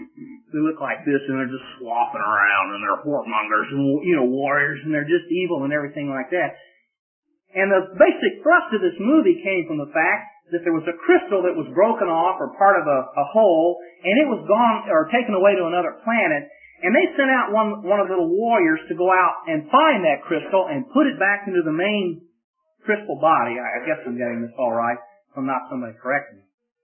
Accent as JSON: {"language": "English", "region": "Oklahoma", "country": "United States", "said": "even though I am from Oklahoma, I think I can tell you the difference between a rock and a carrot."}